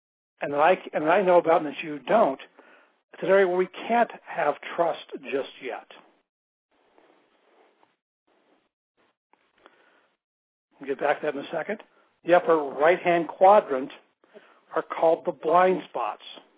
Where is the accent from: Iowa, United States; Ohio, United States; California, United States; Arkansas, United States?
Ohio, United States; Cleveland; You know I'm from Cleveland, which is, I don't know, positive or negative, but you know I'm from Cleveland, and I like Texans.